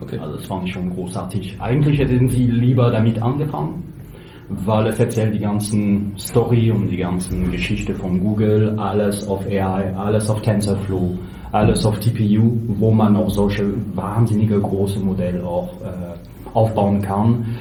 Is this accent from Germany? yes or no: no; France; accent: French; German is a second language; Ich bin Franzose, deshalb dieser französischen Akzent und die grammatischen Fehler, die ich nicht loskriegen kann.